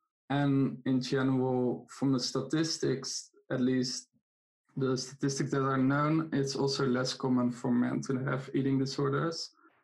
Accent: Netherlands; So I'm a journalist from the Netherlands.

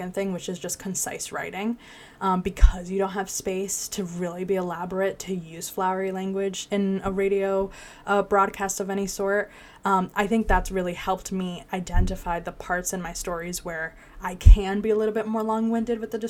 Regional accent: West Hartford, Connecticut, United States; so I am born and raised in Connecticut, born in Hartford. I was raised in West Hartford, so pretty much definitely a child of Central Connecticut.

